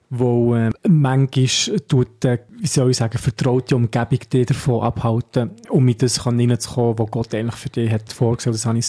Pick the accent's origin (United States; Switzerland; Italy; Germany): Switzerland; Einfach gedacht, hey, schau, ich bin von der Schweiz daher gekommen.